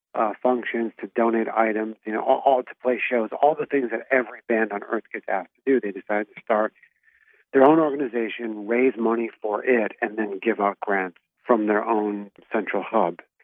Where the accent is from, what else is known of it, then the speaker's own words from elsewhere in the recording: Milwaukee, Wisconsin, United States; now in Los Angeles, United States; I always related that I'm from Milwaukee, you know, because you get a bad rap with Boston people for living in Los Angeles, which is where I live, you know, and so I would always try and point them to the idea that I'm from Milwaukee